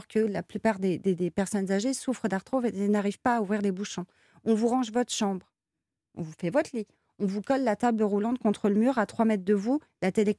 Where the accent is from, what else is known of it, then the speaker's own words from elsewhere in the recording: Paris, Île-de-France, France; Et oui, moi, par exemple, je suis parisienne.